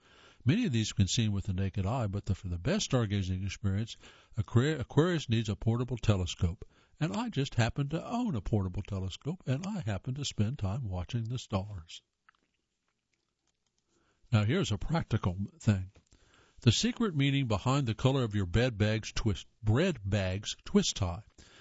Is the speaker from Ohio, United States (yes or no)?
yes; Ohio, United States; now in North Carolina, United States; And I grew up in Ohio, and they had those colors there, and they have them here in North Carolina.